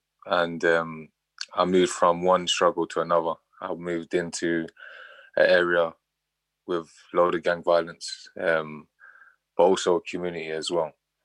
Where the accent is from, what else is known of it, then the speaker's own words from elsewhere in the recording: London, United Kingdom; Well, I grew up in Brixton, South London, Whitesword.